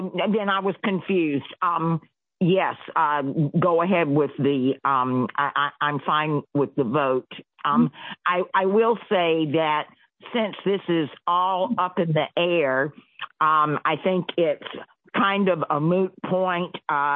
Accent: Alabama, United States; I'm from Alabama schools, so my math skills aren't that great

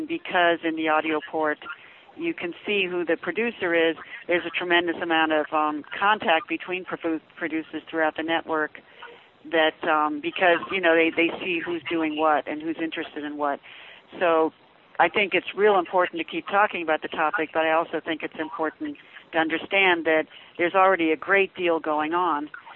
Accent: Ames, Iowa, United States; I was in my hometown of Ames, Iowa

